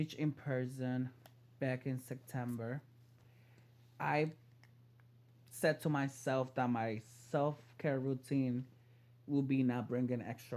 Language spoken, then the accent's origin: English; Honduras; first language Spanish; English is a second language; now in Brooklyn, United States; I was born and raised in Honduras.